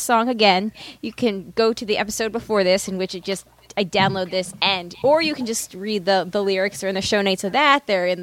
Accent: New York, United States; I can say this because I'm from Long Island

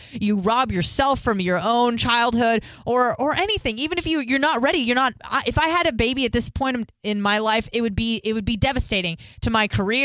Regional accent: California, United States; I'm from California. So I would probably say maybe 75% of my contacts on Facebook are from the West Coast

